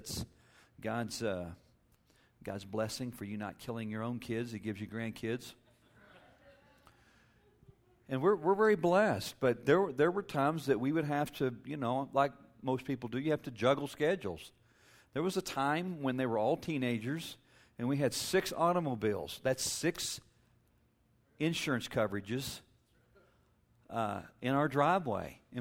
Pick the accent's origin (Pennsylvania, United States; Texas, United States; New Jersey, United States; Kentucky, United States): Texas, United States; I grew up in West Texas and get a good old southwest wind